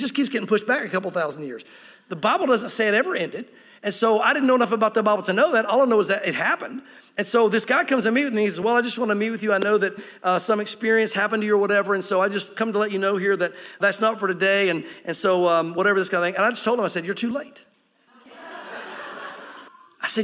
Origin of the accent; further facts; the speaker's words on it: the South, United States; if you were like me, like growing up in the South, I was told that the outpouring of the Spirit and the gifts and things were not for today.